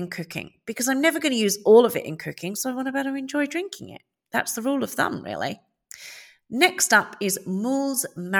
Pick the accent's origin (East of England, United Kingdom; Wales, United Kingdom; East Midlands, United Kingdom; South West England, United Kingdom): East of England, United Kingdom; Leigh-on-Sea; I grew up in Lyon-Sea in Essex. Yes, I am an Essex girl. Hold my hand up and admit it. And we lived by the cockle sheds, and we ate a lot of seafood.